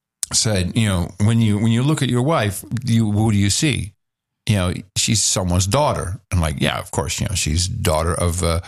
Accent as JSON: {"language": "English", "country": "Netherlands", "tie": "born or raised there", "said": "So growing up in the Netherlands, the tradition is something called na-tafelen."}